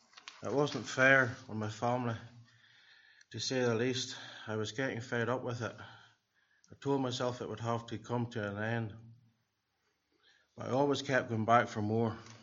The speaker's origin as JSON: {"language": "English", "town": "Ballymoney", "region": "Northern Ireland", "country": "United Kingdom", "tie": "born there", "said": "I was born in Ballymoney's Route Hospital, which is no longer there anymore, on the 2nd of September 1971."}